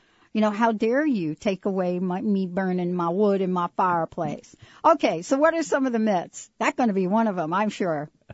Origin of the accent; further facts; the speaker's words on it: East Coast, United States; I'm going back to the East Coast. I'm from the East Coast, and they have a different scenario about this.